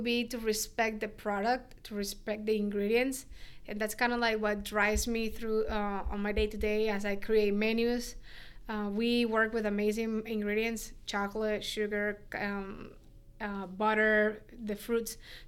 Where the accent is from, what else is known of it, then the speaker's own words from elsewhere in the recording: Caracas, Capital District, Venezuela; So I am born and raised in Caracas, Venezuela.